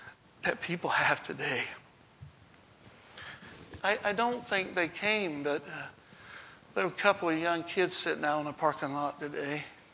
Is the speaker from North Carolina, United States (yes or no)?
yes; North Carolina, United States; He was from South Carolina. I'm from North Carolina. So in Virginia, that made us like brothers, you know.